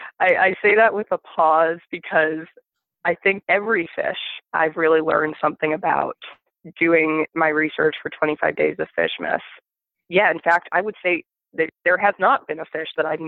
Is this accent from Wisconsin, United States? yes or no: no; Toledo, Ohio, United States; From where I grew up in Northwest Ohio, I grew up on the Maumee River, which has this really kind of famous walleye fishery.